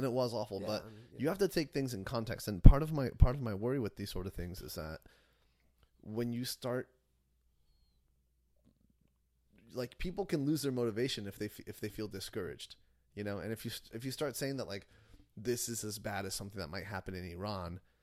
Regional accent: Mexico; English is a second language; I come from Mexico. I guess there is freedom of speech there to an extent

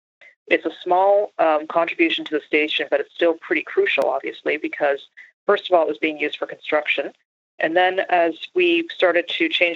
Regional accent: Canada; Yeah, since I'm Canadian

